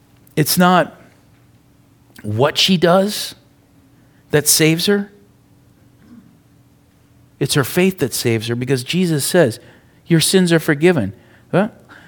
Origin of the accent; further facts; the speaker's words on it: United States; It's weird, but you know, I'm American. I don't get this stuff.